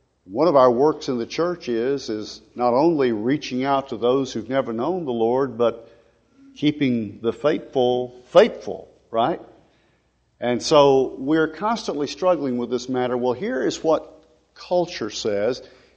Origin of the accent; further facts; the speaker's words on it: Tennessee, United States; I'm originally from Middle Tennessee.